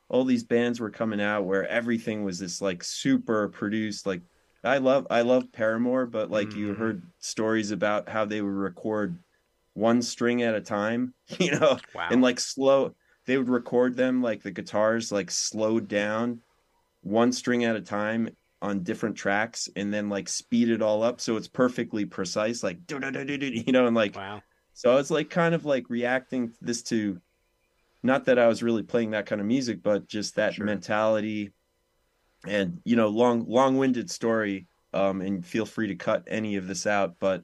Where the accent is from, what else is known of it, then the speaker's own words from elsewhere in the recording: New York, United States; And those guys were a lot younger than me and stuff, and they're from Boston. I'm a New Yorker.